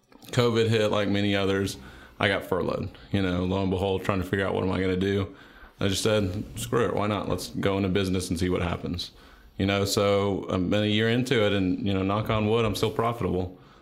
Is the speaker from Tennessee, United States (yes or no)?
yes; Germantown, Tennessee, United States; Sure. So I'm from Germantown, Tennessee, small city, gas